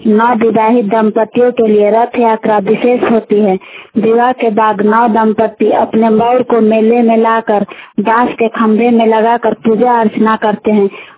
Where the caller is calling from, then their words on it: Baridi, Jharkhand, India; ग्राम बारीडी प्रखंड और मांझी जिला रांची से बोल रही हूँ।